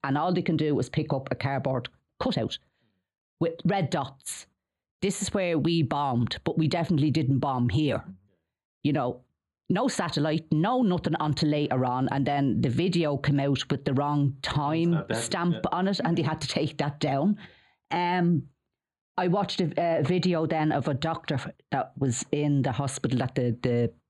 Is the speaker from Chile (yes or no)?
no; Jobstown, Leinster, Ireland; I'm from Job, remember? The hero of Jobstown.